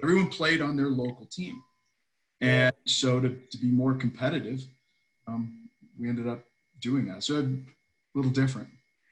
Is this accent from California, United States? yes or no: yes; Hacienda Heights, California, United States; also born or lived in Whittier / Norwalk; I was born in Whittier, but lived in Hacienda Heights growing up. I actually lived when I was really, really young. When I first started playing hockey, I lived in Norwalk.